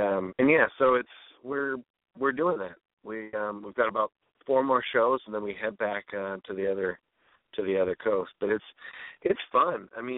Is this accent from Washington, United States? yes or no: yes; Seattle, Washington, United States; Yeah, we're from Seattle, Washington, but we are currently in Collegeville, Pennsylvania.